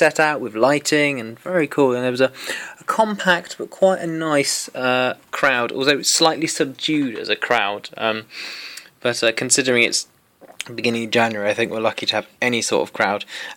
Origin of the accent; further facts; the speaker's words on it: Reading, South East England, United Kingdom; I did some stuff about my hometown of Reading.